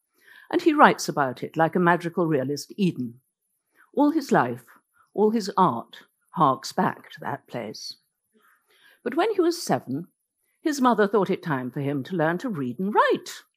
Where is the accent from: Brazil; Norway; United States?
Norway; first language Norwegian; English is a second language; Norwegian is my mother tongue, so I can read both languages.